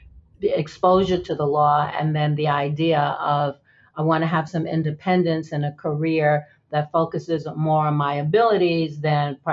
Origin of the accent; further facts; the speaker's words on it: New York, United States; I grew up in Harlem. I didn't know any lawyers growing up.